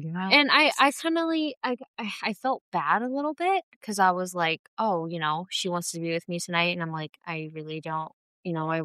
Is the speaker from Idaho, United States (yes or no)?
yes; Sandpoint, Idaho, United States; growing up in Sandpoint, that was very, very hard for me.